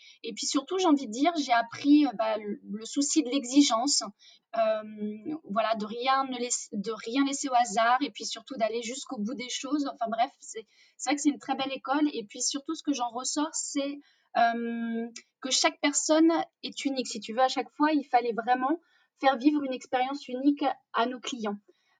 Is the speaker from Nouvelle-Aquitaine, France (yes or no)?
no; Grand Est, France; Alors moi je suis champenoise, d'où mon goût pour le champagne, hein. Voilà, donc je viens de la région du Champagne.